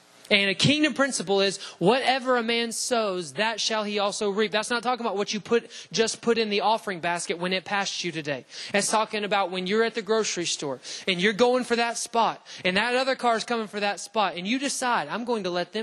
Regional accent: Alabama, United States; Anybody, I mean, we're from Alabama. I know we got a lot of cousins in the room, right?

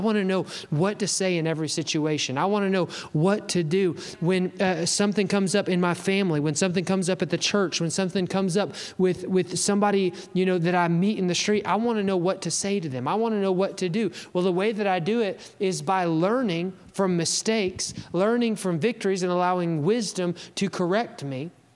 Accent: Alabama, United States; I grew up in Alabama in the 90s.

